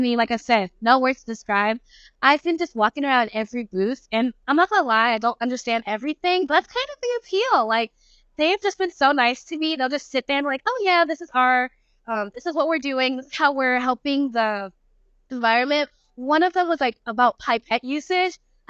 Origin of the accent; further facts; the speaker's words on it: Houston, Texas, United States; I'm from Houston, Texas, so I plan to stay on Texas at least for my undergrad